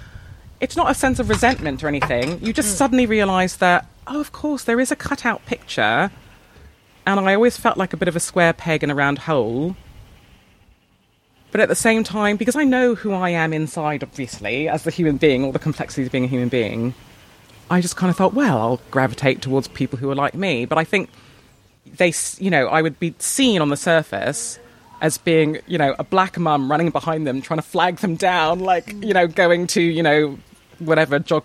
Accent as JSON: {"language": "English", "country": "Canada", "said": "I'm from Canada. I'm not originally from here. I've come from a really kind of weird middle class background."}